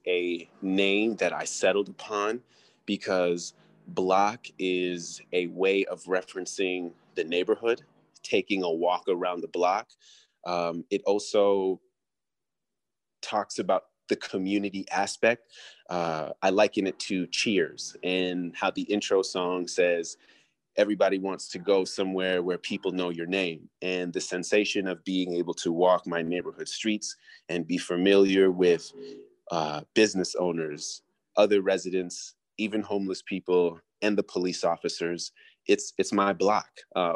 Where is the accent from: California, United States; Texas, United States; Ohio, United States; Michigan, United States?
Michigan, United States; Lansing; I'm from Lansing. I'm trained as an artist and a designer, and I am really interested in business and entrepreneurship.